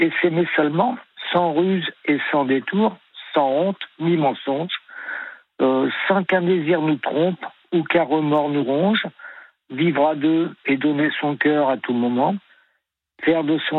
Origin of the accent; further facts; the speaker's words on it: Compiègne, Hauts-de-France, France; moi, je suis de Compiègne aussi à la base.